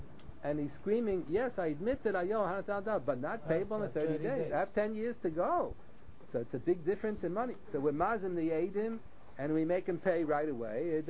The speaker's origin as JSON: {"language": "English", "region": "Pennsylvania", "country": "United States", "said": "I'm from Pennsylvania."}